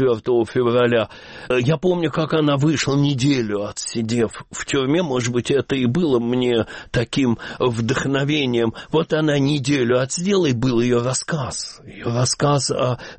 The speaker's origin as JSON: {"language": "Russian", "region": "Moscow", "country": "Russia", "said": "Я, как любой москвич, ну что для меня Санкт-Петербург?"}